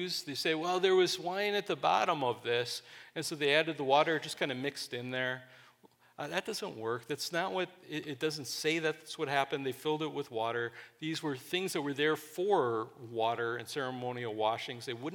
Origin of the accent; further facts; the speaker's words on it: Wisconsin, United States; I was raised in Wisconsin, which if the rumors are true as far as how much they drink in Wisconsin, it really is. I lived in a little town of 500 people with four taverns